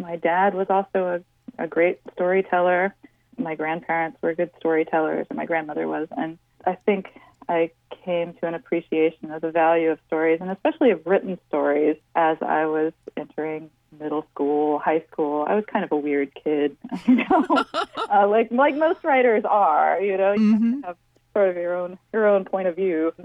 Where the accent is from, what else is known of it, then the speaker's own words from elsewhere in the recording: Lake Charles, Louisiana, United States; Well, I was raised by a single mother and my extended family. My grandparents were Cajuns from around Mamou and Vidry.